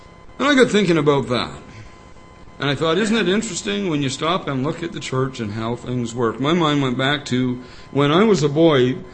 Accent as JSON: {"language": "English", "country": "Canada", "said": "And because I'm Canadian, I'll say, \"Till the 1st of July.\""}